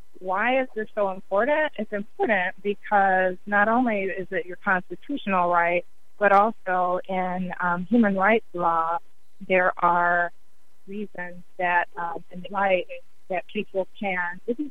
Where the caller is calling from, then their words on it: Chicago, Illinois, United States; I am calling in from Chicago, Illinois